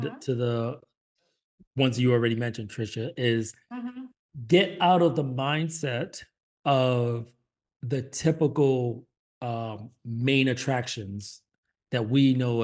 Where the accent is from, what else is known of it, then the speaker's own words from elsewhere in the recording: New York, United States; Hell yeah, I did. Shoot, I'm from New York. Nobody gonna talk down to me.